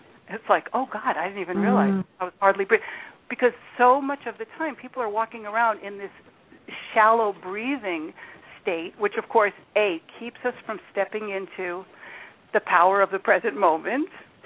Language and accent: English; New York, United States; born there; now in California, United States; I was born in New York. I've got the whole, now I'm in California, but I had for years, I was, especially in my youth, very much conditioned by that New York-like push